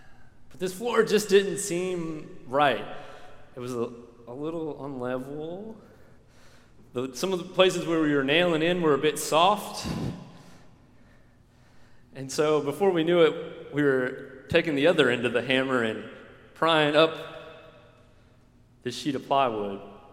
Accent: Tampa, Florida, United States; One of the things about Tampa is it's my hometown, but it's also, it's kind of an anomaly in the Southeast.

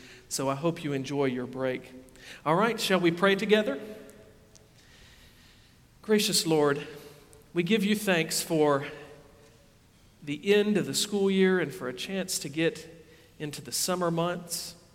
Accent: Tennessee, United States; because I grew up right here in the Middle Tennessee area, I went to Cedar Crest Camp, which is a Methodist church camp.

